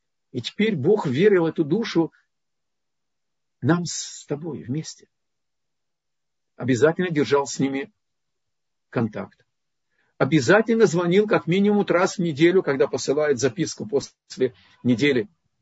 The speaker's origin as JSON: {"language": "Russian", "country": "Russia", "accent": "Russian", "said": "Папа перестал поднимать телефоны, чтобы мой русский акцент не помешал сватовству."}